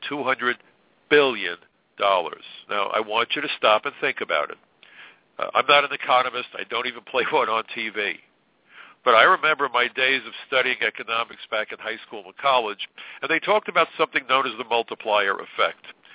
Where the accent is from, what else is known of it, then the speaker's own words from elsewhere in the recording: Brooklyn, New York, United States; I listened to the president come to Brooklyn today, my hometown, land in Prospect Park, where I used to go with my parents to see the animals in the zoo and row on the lake.